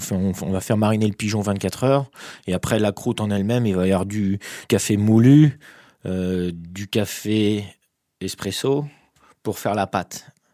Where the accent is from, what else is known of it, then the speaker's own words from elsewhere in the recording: Centre-Val de Loire, France; Chez moi en Touraine, moi j'ai une belle collection de Vouvray